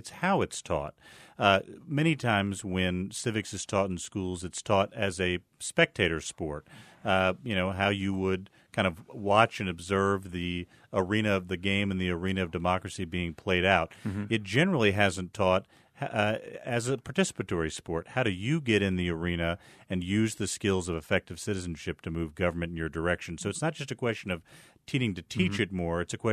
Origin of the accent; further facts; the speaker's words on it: Jacksonville, Florida, United States; and I'm from Jacksonville, I grew up in Duval County, Florida.